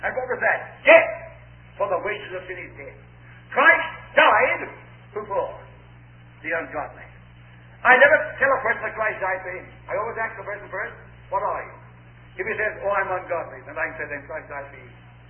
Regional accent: Chicago, Illinois, United States; I said, no, I'm from Chicago.

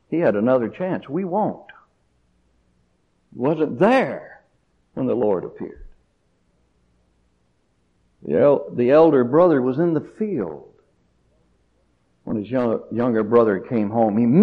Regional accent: Mississippi, United States; I'm from Mississippi.

